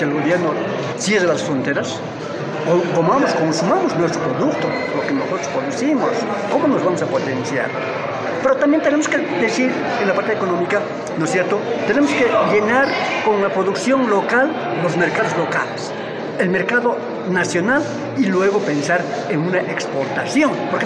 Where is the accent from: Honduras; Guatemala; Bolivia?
Bolivia; porque finalmente somos bolivianos